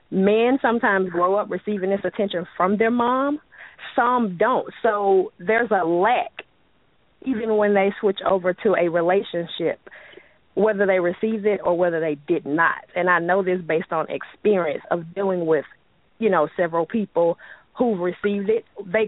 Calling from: Chattanooga, Tennessee, United States; I am calling from Chattanooga.

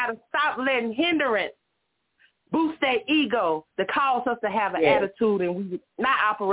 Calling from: Nashville, Tennessee, United States; I'm calling from Nashville, Tennessee.

